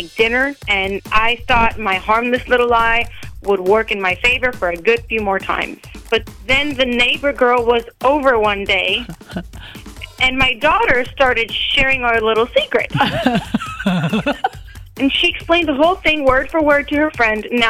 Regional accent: Madison, United States; I'm from Madison, and I told my daughter she could talk to the people on her TV.

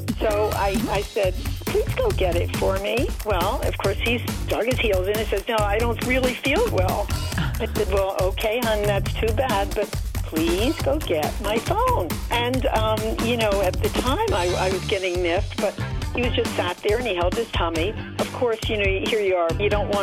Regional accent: Sun Prairie, Wisconsin, United States; I'm from Sun Prairie.

